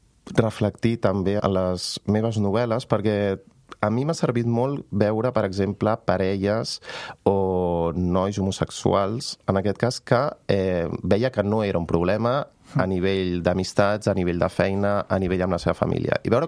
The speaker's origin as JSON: {"language": "Catalan", "town": "Sant Just Desvern", "region": "Catalonia", "country": "Spain", "tie": "born or raised there", "said": "em va reconciliar també amb Sant Just, amb el meu poble"}